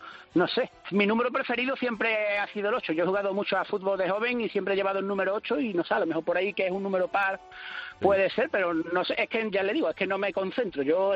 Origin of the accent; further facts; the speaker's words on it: Huelva, Andalusia, Spain; porque yo soy de Huelva.